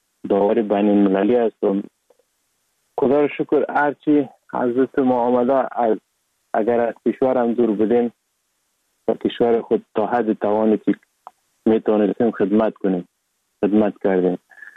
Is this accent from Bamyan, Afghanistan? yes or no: no; Sheberghan, Jowzjan, Afghanistan; also born or lived in Sar-e Pol; اصلا زاده ولایت سرپل استم، در ولایت جوزجان کلان شدیم. تحصیلات ما، مکتب ما، همه چیز ما در ولایت جوزجان خواندیم.